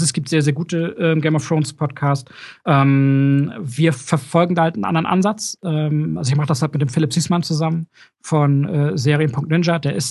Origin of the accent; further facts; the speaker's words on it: Hamburg, Germany; ich als Hamburger war leider nicht